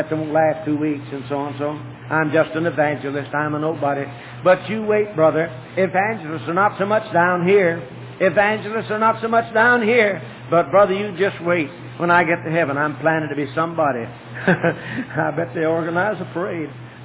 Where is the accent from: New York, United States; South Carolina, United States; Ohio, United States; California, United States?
South Carolina, United States; Greenville; I came from Greenville, South Carolina, and on down to Florida.